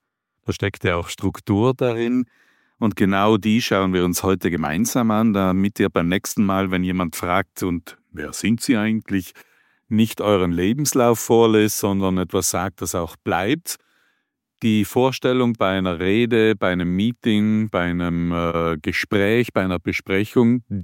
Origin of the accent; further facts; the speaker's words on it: Lana, Trentino-Alto Adige, Italy; ich komme aus Lana